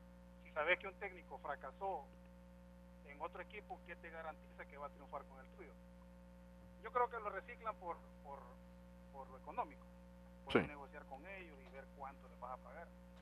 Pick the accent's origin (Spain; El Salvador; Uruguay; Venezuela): El Salvador; Santa Rosa de Lima, La Unión; now in San Miguel, El Salvador; Vivo en San Miguel por mi trabajo. Ah, ok. Pero soy de Santa Rosa de Lima y 100% limeño.